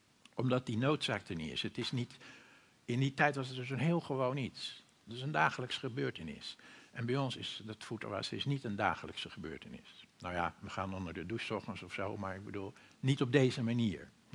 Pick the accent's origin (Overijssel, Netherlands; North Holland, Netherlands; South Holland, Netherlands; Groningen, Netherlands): North Holland, Netherlands; Purmerend; Bij ons in Purmerend hebben we vooral honden die dat doen.